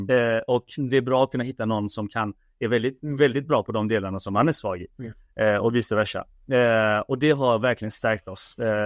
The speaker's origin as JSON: {"language": "Swedish", "town": "Angered", "region": "Västra Götaland County", "country": "Sweden", "tie": "born or raised there", "said": "jag är uppvuxen i Angered, i orten."}